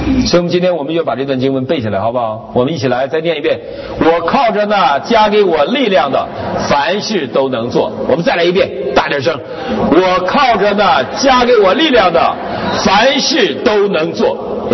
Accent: Northeast China, China; 我们东北人呢，吃早餐是全每一天是最正的正餐。

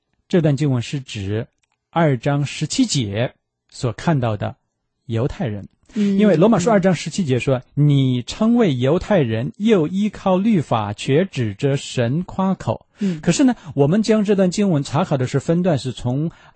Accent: China; 尤其是我们中国人更懂这个道理啊

